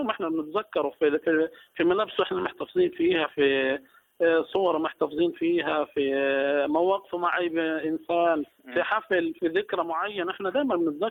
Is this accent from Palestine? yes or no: yes; Gaza, Gaza Strip, Palestine; بتابع إيش بصير عندنا في غزة